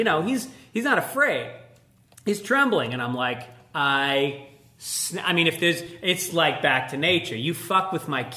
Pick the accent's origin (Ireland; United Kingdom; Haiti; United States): Ireland; Yeah, I just feel like as an Irish person, I'm so suppressed.